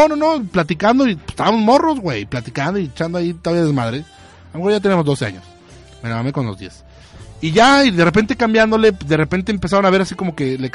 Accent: Tabasco, Mexico; yo de morrillo me acuerdo perfectamente que en mi pueblo natal, en Tabasco.

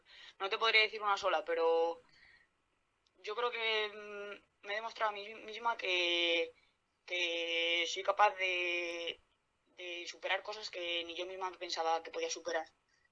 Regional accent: Madrid, Community of Madrid, Spain; yo soy de Vallecas y desde pequeña sé lo que es el Rayo y bueno, poder representar el equipo de mi barrio

